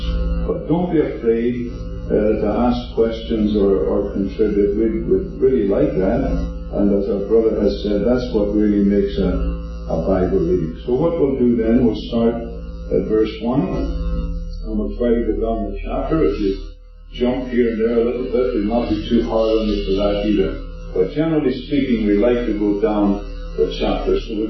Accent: Ireland; moved away; Most of you know that I came from Ireland years ago, and I like to go back once in a while

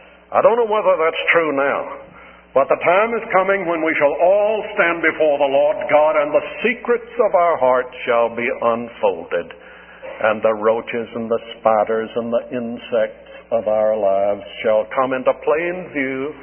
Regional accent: Charleston, South Carolina, United States; In Charleston, South Carolina, my hometown, it's on the coast. There's some wharves there. We have Texas-sized roaches.

